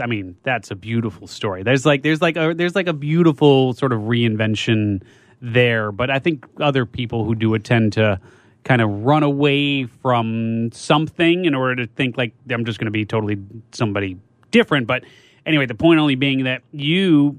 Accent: Chicago, Illinois, United States; I'm from Chicago.

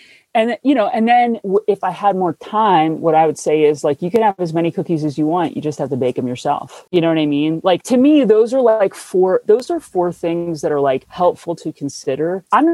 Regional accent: New Jersey, United States; People around here say pop. I'm from New Jersey. If you say pop, someone punches you in the face.

